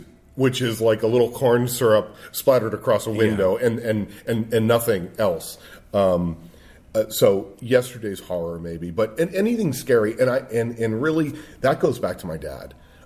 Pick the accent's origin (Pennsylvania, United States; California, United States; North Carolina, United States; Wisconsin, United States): Pennsylvania, United States; Erie; Little historical town, Erie, Pennsylvania, right on the lake.